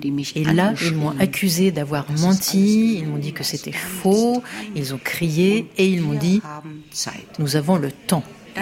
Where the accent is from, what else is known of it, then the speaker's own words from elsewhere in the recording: Berlin, Germany; French is a second language; je viens de Berlin-Est, où je suis née.